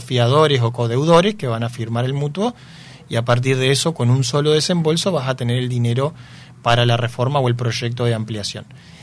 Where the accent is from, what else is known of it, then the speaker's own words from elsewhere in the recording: Ramírez, Entre Ríos, Argentina; Yo soy de Ramírez, que soy en Ramírez.